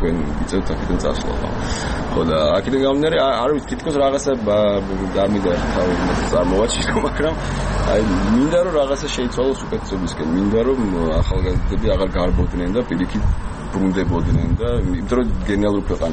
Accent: Tbilisi, Georgia; საქართველოში დაიბადე, გავიზარდე და ძალიან მიყვარს საქართველო და ნუ განსაკუთრებით თბილისი, იმიტომ რომ თბილისში დაამთავრე სკოლა, თბილისში მქონდა ჩემი პირველი ქორწილი, თბილისში გამიშდა ჩემი შვილი

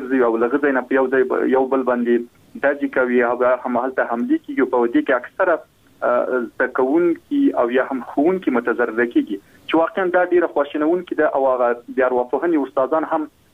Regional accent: Logar, Afghanistan; زه خپله د لوګر ولایت یم

